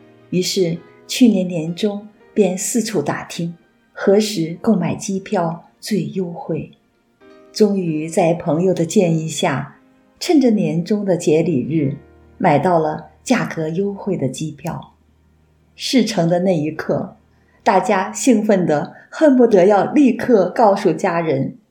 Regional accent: Hong Kong; moved away; 香港的确有很多令我们回味的欢乐时光，我偶然也会想念这个土生土长的城市，想和香港的家人朋友欢聚，刹那难免有回港的冲动。

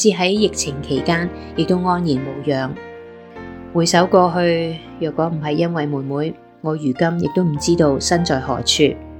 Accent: Hong Kong; 我在香港出生成长，这片土地见证了我的童年和岁月流转。

